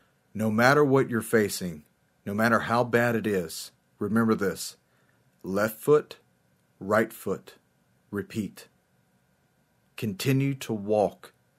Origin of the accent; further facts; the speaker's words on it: United States; I am an American. I love my country.